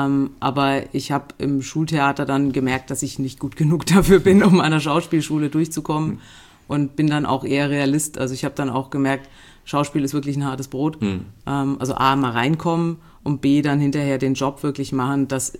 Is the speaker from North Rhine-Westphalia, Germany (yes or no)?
no; Ulm, Baden-Württemberg, Germany; Ja, ich bin in Ulm geboren, aufgewachsen, bis zum Abi war ich da.